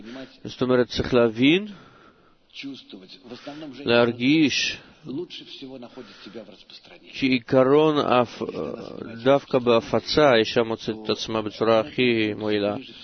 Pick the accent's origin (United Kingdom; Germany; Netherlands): Germany; Stuttgart, Baden-Württemberg; משטוטגרד, גרמניה.